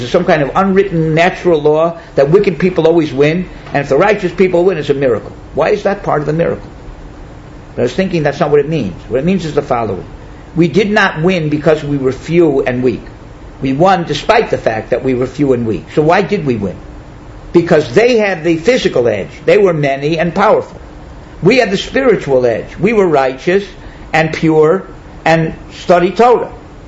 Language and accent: English; Miami, Florida, United States; I remember when I was in Miami. I grew up in Miami. So there were no great Gedolim who lived in Miami.